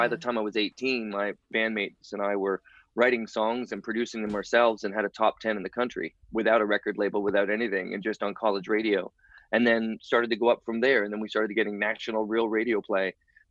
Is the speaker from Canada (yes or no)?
yes; Hamilton, Ontario, Canada; moved away as an adult; now in Vancouver, Canada; So I moved from Ontario, Hamilton, right outside Toronto, all the way to Vancouver when I was 20 years old on about maybe 3 hours notice.